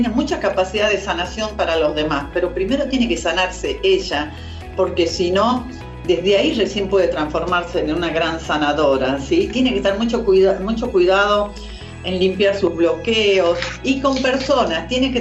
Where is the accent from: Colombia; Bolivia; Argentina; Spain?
Argentina; Juan Bautista Alberdi, Tucumán; Gabriela Correa es de mi misma ciudad. Yo soy de Juan Bautista Alberdi también